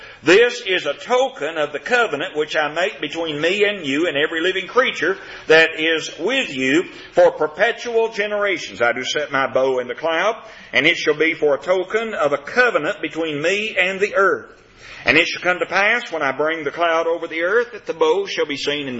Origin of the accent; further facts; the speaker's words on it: Kentucky, United States; When I grew up in Kentucky, there was not too far from my home a place that was identified as the Jefferson Davis Monument